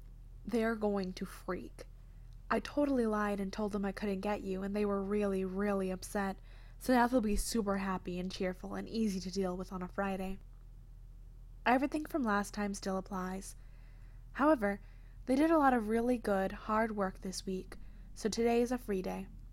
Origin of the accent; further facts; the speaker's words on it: Canada; I would like your maple tarts because I'm Canadian.